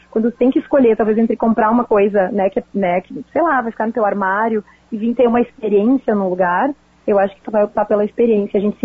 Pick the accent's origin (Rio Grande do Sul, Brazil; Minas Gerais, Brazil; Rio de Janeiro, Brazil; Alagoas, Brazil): Rio Grande do Sul, Brazil; Novo Hamburgo; nós somos de Novo Hamburgo, então tem muito resíduo da indústria coreano calçadista